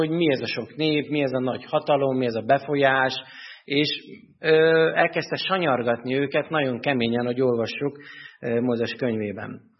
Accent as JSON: {"language": "Hungarian", "town": "Dávod", "region": "Bács-Kiskun", "country": "Hungary", "tie": "born or raised there", "said": "Dávodról származom, ami Baja alatt 25 kilométerre van, egy termák fürdős kis falu. Ott nőttem fel, és egy nagyon aranyos kis élhető falu volt"}